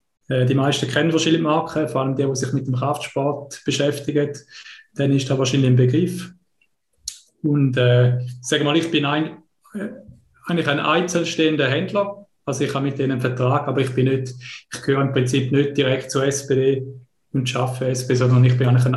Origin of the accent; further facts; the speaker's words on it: Oberbüren, St. Gallen, Switzerland; ich komme aus der Ostschweiz, schönen Kanton St. Gallen, aus Oberbüren.